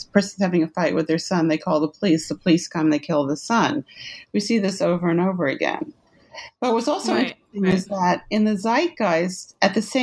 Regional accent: New York City, New York, United States; born there; I was born in New York City in 1958.

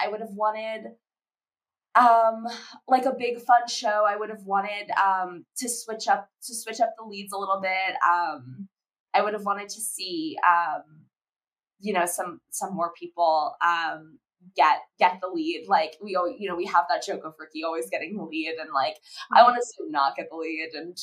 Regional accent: Florida, United States; Because we were, you know, Jewish girls growing up in South Florida

